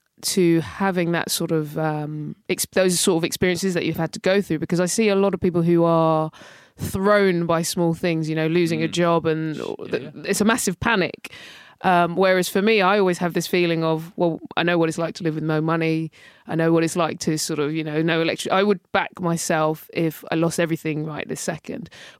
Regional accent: London, United Kingdom; well, I grew up near Loughborough Junction, you've got Mike's Field Estate and stuff like that.

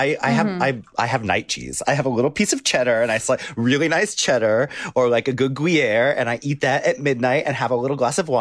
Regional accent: United States; I think because I'm an American and, like, paranoid

